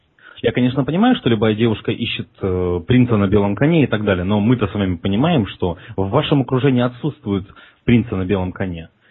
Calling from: Moscow, Russia; Ну, я из Москвы.

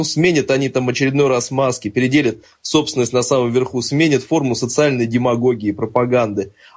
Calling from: Lipetsk, Lipetsk Oblast, Russia; я вас из Липецка беспокою.

